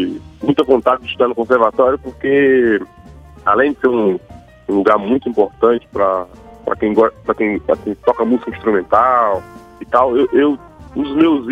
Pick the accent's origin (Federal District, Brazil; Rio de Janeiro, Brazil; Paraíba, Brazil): Paraíba, Brazil; Pela a música que eu cresci ouvindo na Paraíba.